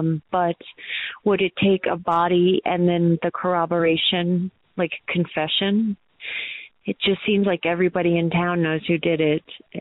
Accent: Colorado Springs, Colorado, United States; from Colorado Springs, Colorado.

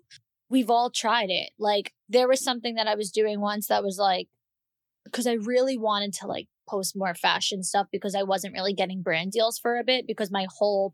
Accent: New York, United States; So in my real life, I'm from New York. Like, I'm a very outspoken type of person.

